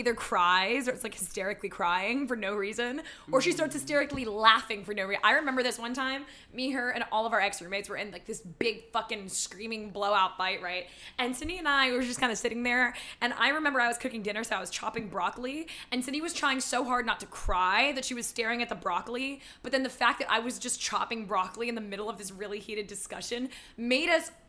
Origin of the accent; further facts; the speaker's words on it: United Kingdom; accent: British; I don't mean to be offensive with my British accent.